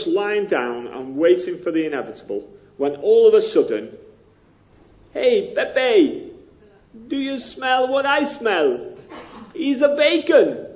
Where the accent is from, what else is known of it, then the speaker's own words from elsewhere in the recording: Widnes, North West England, United Kingdom; accent: up north; It's an up north accent. It's near Liverpool. I can do a little bit of Scouse, but it's plastic Scouse because I was outside Liverpool. It was Widnes that I was mainly brought up